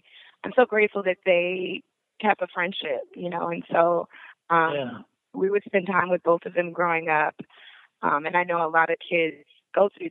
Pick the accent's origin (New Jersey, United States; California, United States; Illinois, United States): Illinois, United States; Chicago; So I am born and raised in Chicago, south side of Chicago. I've been here my whole life